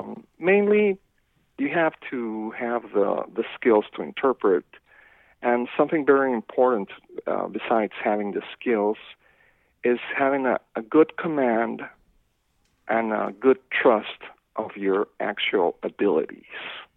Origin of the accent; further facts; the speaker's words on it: Mexico City, Mexico; now in Oregon, United States; I'm from Mexico City, and I've been working as a freelance interpreter since 1998. So I've been at this for a bit of a while. I've been working here in Oregon since 2006